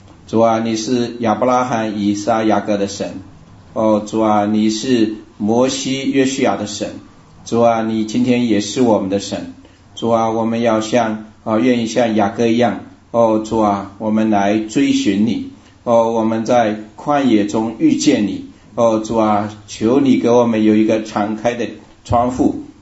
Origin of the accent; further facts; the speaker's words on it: Hubei, China; now in United States; 我老家是湖北的。感谢神，来美国超过30年了。